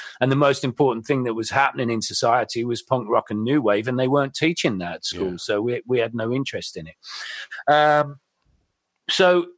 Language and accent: English; West Midlands, United Kingdom; I'm from the Midlands, so there's that incredible sense of pride that seemingly the biggest, you know, pop and rock band as opposed to a metal band in the UK were from our neighbourhood